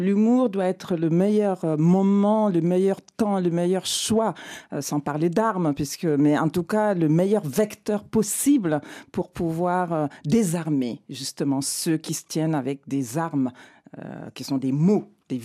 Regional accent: Sweden; Je vais répondre que je suis suédoise.

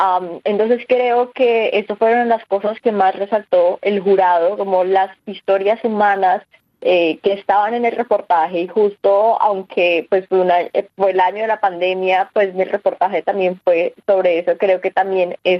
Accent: Bogotá, Colombia; Soy de Bogotá, Colombia.

